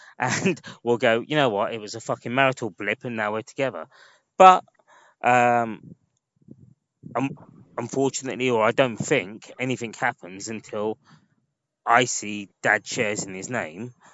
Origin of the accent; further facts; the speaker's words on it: Stoke-on-Trent, West Midlands, United Kingdom; No, no, no. I'm not. I've never been a pikey. I'm a pikey from Stoke. I was just poor.